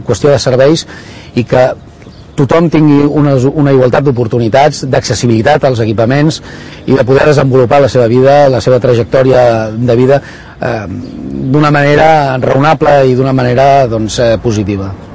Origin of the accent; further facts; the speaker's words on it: Barcelona, Catalonia, Spain; born there; now in Sant Cugat, Spain; tinc 47 anys, soc nascut a Barcelona, però fa més de 25 anys que visc a Sant Cugat.